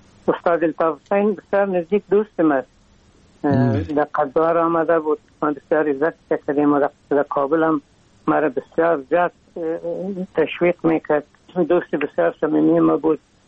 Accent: Afghanistan; ما از افغانستان آمدیم

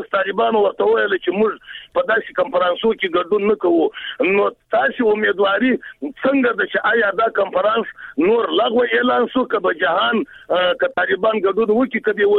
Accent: Afghanistan; خبره ده چې موږ افغانان یو نظر ورکوم، زه پښتنه د چا سره لرم.

